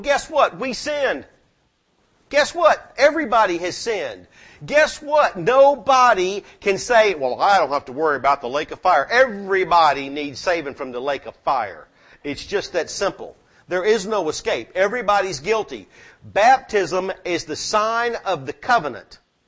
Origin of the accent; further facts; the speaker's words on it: the South, United States; I'm from the South, you know, we can butcher pronunciation.